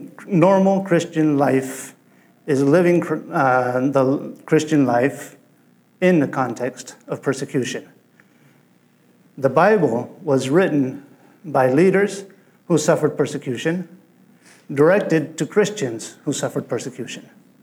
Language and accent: English; Spain; also born or lived in Germany; I grew up in Spain. I came to Spain. I was almost 2 years old, and I was born in Germany just to confuse. So I'm German by birth. I'm American by passport and Spanish at heart.